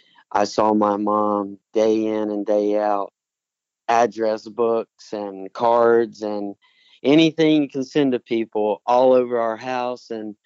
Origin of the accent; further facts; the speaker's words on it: Mississippi, United States; born there; also born or lived in Alabama / Georgia / Tennessee / South Carolina; So I was born in Mississippi and spent a few years there. But my dad is in business and sales, and as that goes, kind of working up the ladder and into different positions. I spent some time in Alabama, Georgia, Tennessee, but my family and I ended up in South Carolina going on 13 years ag